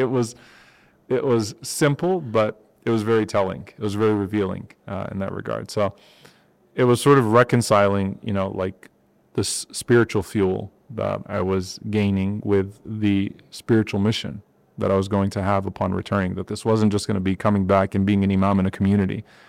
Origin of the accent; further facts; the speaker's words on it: Louisiana, United States; growing up in Louisiana, I was more likely to be discriminated against because someone would just assume that I was a light-skinned African-American, like I was Creole